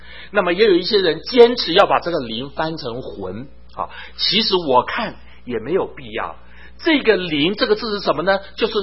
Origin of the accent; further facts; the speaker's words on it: Taiwan; 我在台湾长大，